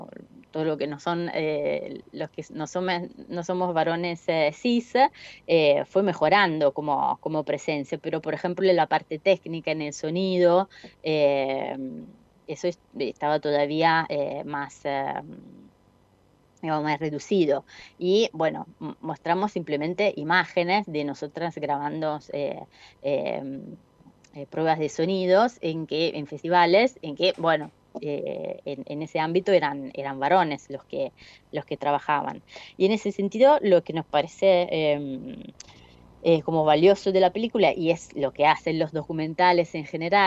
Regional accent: Italy; No me crié en Argentina, me crié en Italia, no sé si se nota por el acento.

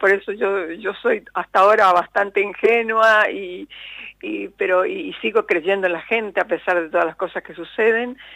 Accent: Posadas, Misiones, Argentina; also born or lived in San Antonio / Encarnación; Mi hermana nació en Iguazú, pero después al poco tiempo, éramos niñas aún, ya nos vinimos para Misiones, para Posadas, no encontramos lugar, fuimos a Encarnación a vivir un tiempito, después ya volvimos a Posadas y nos quedamos definitivamente, aunque en diferentes lugares

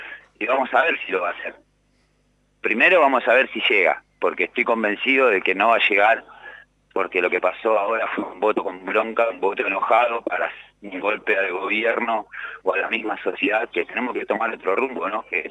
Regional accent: Avellaneda, Buenos Aires Province, Argentina; Soy de Avellaneda. ¿De en este momento estoy en Avellaneda, Wilde.

